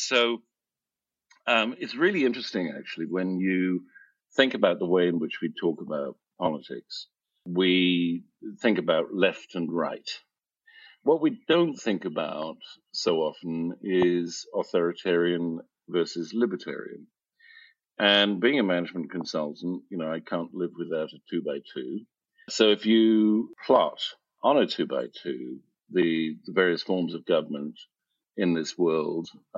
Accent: South Africa; born there; also born or lived in United Kingdom; I've got a North Carolinian accent. And no, I'm actually, I was born in South Africa and educated in the UK.

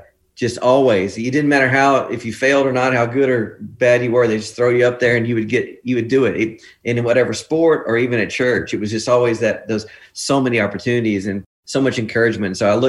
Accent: Texas, United States; being in Texas, growing up in Texas, we were big Nolan Ryan fan.

